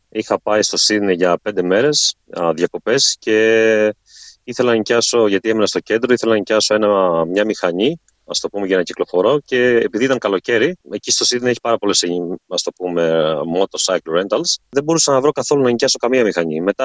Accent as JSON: {"language": "Greek", "town": "Kandila", "region": "Western Greece", "country": "Greece", "lives_now": "Australia", "said": "κατάγομαι από την Κανδύλα του Λακαρνανίας."}